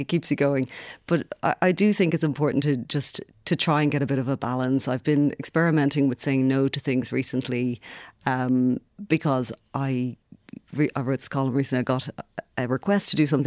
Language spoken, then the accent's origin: English; Dublin, Leinster, Ireland; I'm from Dublin. I'm of Dublin. I had lived in Dublin my whole life. everybody I knew was here. And I went to Galway to be with my husband